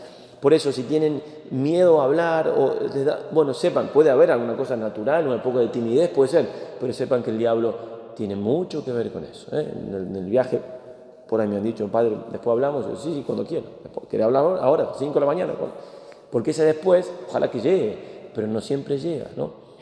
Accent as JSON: {"language": "Spanish", "country": "Spain", "said": "Venimos de España, somos españoles"}